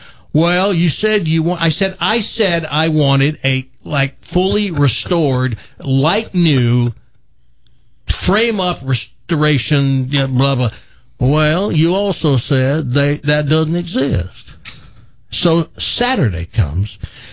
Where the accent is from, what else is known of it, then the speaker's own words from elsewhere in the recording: Southern United States, United States; We had poor childhoods in the South, and so I start to just tell him stories.